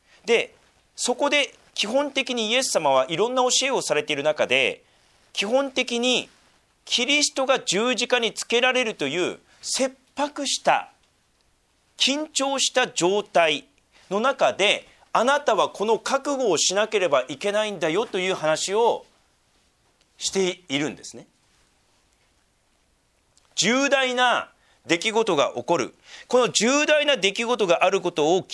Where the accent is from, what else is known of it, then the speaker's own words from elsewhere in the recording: Sendai, Miyagi, Japan; で私は宮城県仙台市出身です